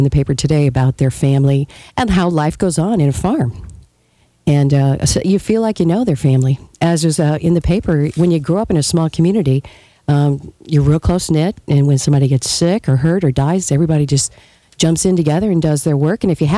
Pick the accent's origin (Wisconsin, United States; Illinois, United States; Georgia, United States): Illinois, United States; Breese; where are you from? And I said, Breeze, Illinois. And where's that? Well, nobody really knows where it's at.